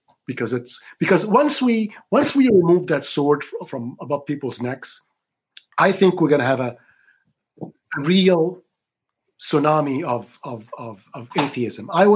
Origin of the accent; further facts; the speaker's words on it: Egypt; that's what I've seen in my home country that I grew up in, of Egypt.